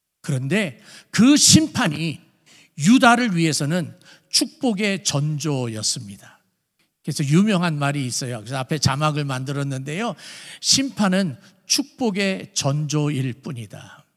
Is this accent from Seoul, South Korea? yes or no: yes; Seoul, South Korea; 저는 여러 번 말씀을 드렸지만 서울에서 태어나서 서울에서만 자라고 수학여행 외에는 다른 데를 가본 적이 없어요.